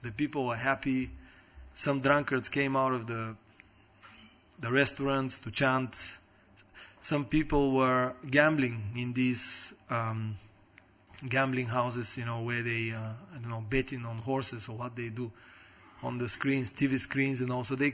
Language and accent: English; Bulgaria; But 5 years I've been doing some preaching in Bulgaria, in my hometown in particular.